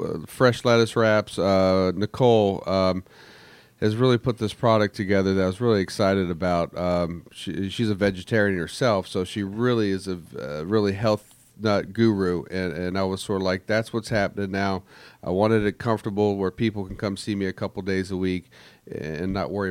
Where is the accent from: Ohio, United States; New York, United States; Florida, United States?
Florida, United States; Cocoa Beach; born there; I was born in 67 in Cocoa Beach.